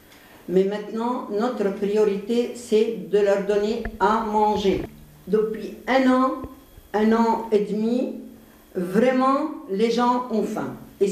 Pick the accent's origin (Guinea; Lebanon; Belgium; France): Lebanon; Malgré que je suis libanaise, j'adore le Liban